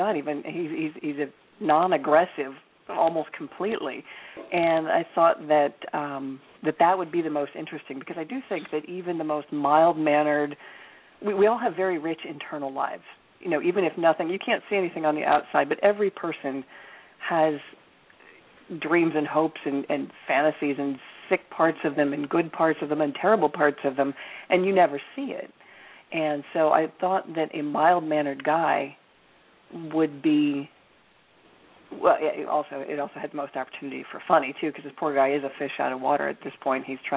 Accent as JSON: {"language": "English", "town": "Washington", "region": "District of Columbia", "country": "United States", "said": "I'm from Washington, D.C., and so, you know, we have spooks all over the place."}